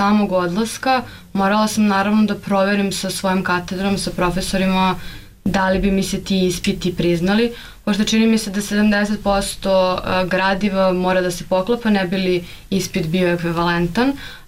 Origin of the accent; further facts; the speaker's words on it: Belgrade, Serbia; now in Bamberg, Germany; zato što sam odrasla u Beogradu, koji je dosta veliki grad u odnosu na Bamberg, koji ima možda 70.000 stanovnika